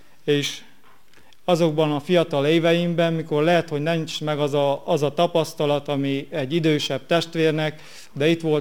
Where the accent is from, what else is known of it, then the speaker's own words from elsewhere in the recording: Crasna, Sălaj, Romania; otthon eltölthessek Krasznán, és nagyon jól éreztem magam, és nagyon jó volt ismét a régi dombokat és fákat látni, amit felnőttem.